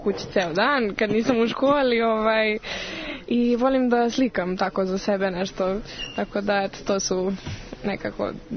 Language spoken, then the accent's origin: Serbian; Sremska Mitrovica, Vojvodina, Serbia; Pa pošto nisam iz Beograda, nego dolazim iz Sremske Mitrovice svaki dan, to je iz Mačvanske Mitrovice